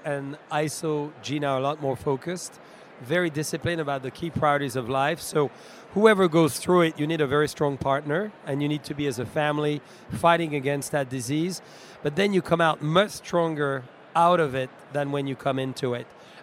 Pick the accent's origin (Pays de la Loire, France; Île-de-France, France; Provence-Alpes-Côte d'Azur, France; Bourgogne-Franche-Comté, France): Bourgogne-Franche-Comté, France; I'm from Burgundy.